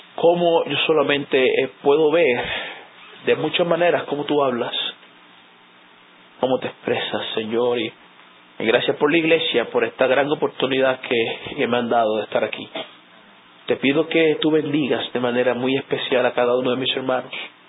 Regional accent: Colombia; now in Puerto Rico; Mucha gente no cree que yo soy de Colombia. Se los digo, ¿por qué? Por mi acento.

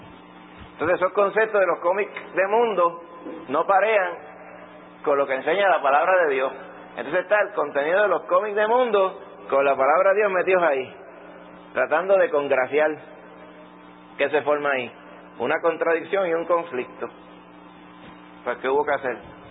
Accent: Dominican Republic; moved away; Vine de allá de República Dominicana, vinimos aquí

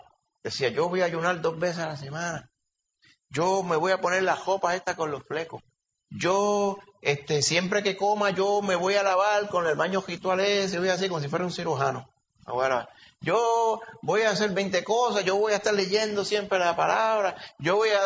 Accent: Puerto Rico; Aparte de nosotros como puertorriqueños pensar que era un listo.

